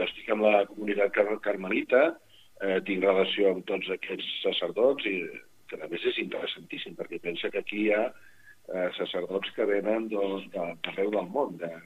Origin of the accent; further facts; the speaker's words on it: Catalonia, Spain; Moltíssima gent a la que ens identifiquen com a tals, com espanyols, tot i que nosaltres sempre diem primer que som catalans.